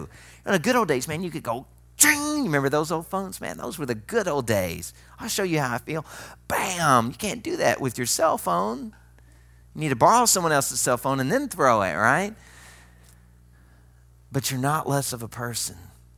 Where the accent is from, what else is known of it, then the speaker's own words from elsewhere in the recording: the South, United States; Now, I'm going to tell you, I'm from the South, and you probably picked up that when I want to say something sarcastic, I go Southern